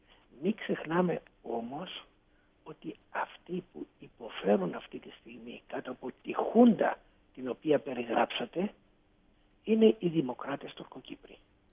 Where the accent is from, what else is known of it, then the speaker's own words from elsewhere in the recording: Cyprus; σας ανέφερα πώς εξελίχθηκε η πόλη μου, mm-hmm. έτσι εξελίχθηκε όλη η Κύπρος